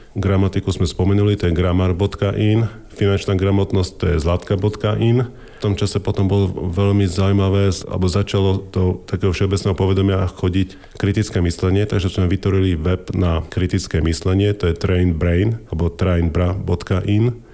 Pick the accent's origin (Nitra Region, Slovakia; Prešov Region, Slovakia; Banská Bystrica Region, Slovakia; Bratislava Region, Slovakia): Bratislava Region, Slovakia; Bratislava; moved away as an adult; Tak ja som Bratislavčan, takže pochádzam z hlavného mesta.